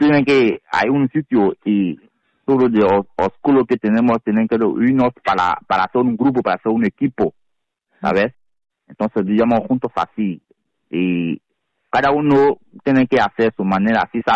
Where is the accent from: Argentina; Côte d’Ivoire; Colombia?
Côte d’Ivoire; Spanish is a second language; Uh-huh. Y soy de Costa de Marfil, marfilano.